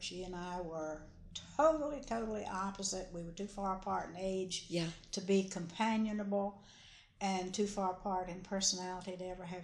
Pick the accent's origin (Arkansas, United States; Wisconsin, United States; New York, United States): Wisconsin, United States; Madison; born there; I was born in Madison, Wisconsin on August 1, 1925